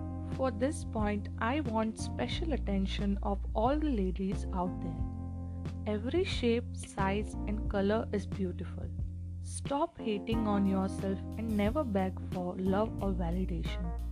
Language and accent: English; India; Welcome to Heart with … I'm from India